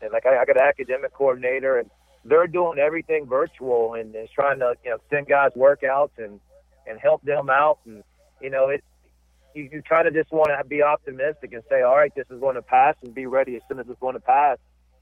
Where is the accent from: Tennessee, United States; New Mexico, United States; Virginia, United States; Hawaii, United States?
Virginia, United States; But I'm from Virginia, and, you know, I worked at Virginia, worked at Virginia Tech